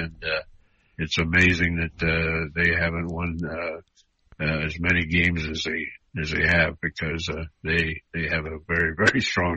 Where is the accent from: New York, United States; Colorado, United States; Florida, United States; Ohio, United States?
Ohio, United States; Akron; I like Cleveland. I grew up in Akron. I was a Cleveland fan all my life